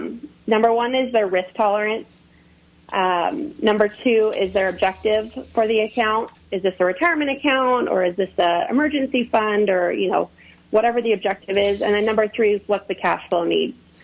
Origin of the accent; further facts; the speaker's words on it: Hawaii, United States; now in San Luis Obispo, United States; but I grew up in Hawaii. I grew up on a cattle ranch, on the Big Island. So I had an ag background and I wanted to be in agriculture.